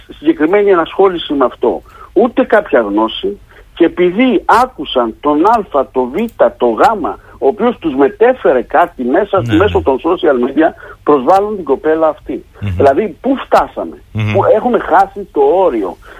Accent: Heraklion, Crete, Greece; Έχω την αίσθηση ότι ειδικά στο Ηράκλειο, στην πόλη μου

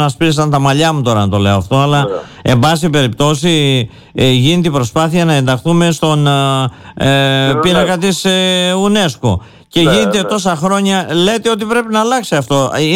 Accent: Heraklion, Crete, Greece; επειδή είμαστε Ηρακλειώτες, περνούμε καθημερινά από εκεί.

